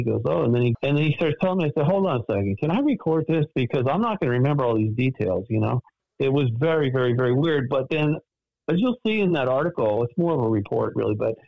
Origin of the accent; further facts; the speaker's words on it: Malibu, California, United States; Okay, so I grew up in Malibu back in the 60s. It's when I moved there when I was like 2.